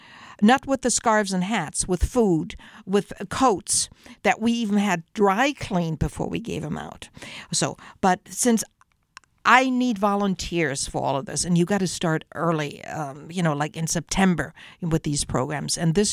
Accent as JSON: {"language": "English", "town": "Fulda", "region": "Hesse", "country": "Germany", "tie": "born or raised there", "said": "they went to Fulda, my hometown. Now, Fulda is about now 69,000 in population and a city in central Germany."}